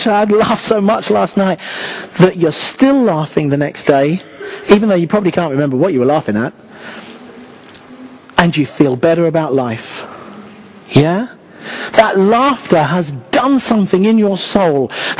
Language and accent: English; United Kingdom; because we're too British.